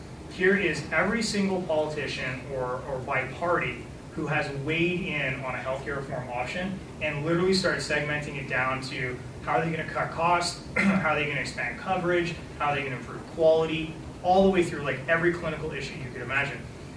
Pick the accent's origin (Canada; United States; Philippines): Canada; As a Canadian, I have three in me already.